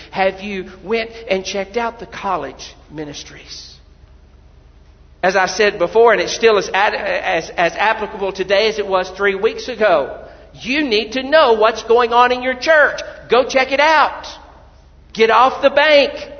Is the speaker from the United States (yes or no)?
yes; Russellville, United States; Russellville has a personal relevance to me. It's where I live. It's my hometown.